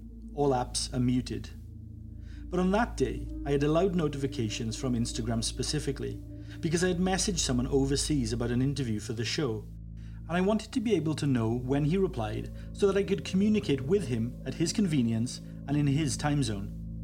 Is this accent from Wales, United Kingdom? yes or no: yes; Wales, United Kingdom; New Church is a very small rural village in Mid Wales, my home country.